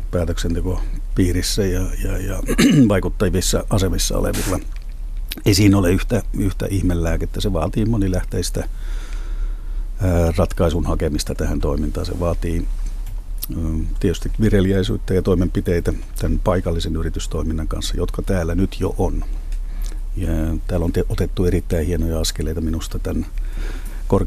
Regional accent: Lahti, Päijänne Tavastia, Finland; No, Lahti on kotikaupunkini

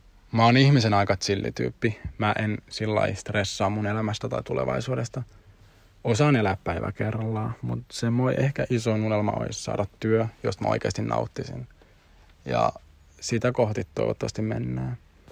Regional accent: Lahti, Päijät-Häme, Finland; now in Espoo, Finland; vielä jokunen aika sitten mä asuin Lahdessa. Oon lahtelainen ja sinne mun oikeastaan koko aikaisempi elämä sijoittuu.

